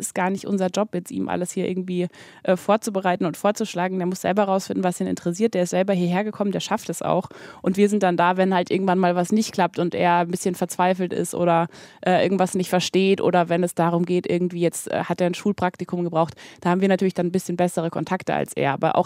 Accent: Bavaria, Germany; now in Hamburg, Germany; ich komme auch aus Bayern und lebe in Hamburg

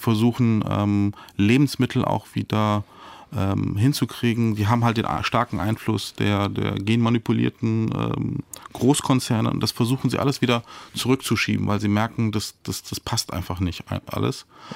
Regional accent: Düsseldorf, North Rhine-Westphalia, Germany; Ich bin ja eigentlich Düsseldorfer und habe da studiert.

